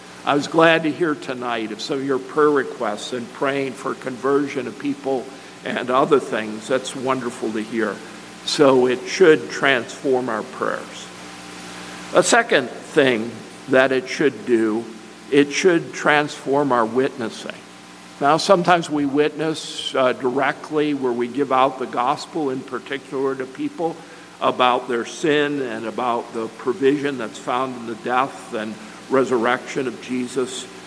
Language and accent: English; Chicago, Illinois, United States; No, not a mobster. I'm from Chicago. Don't blame me for that.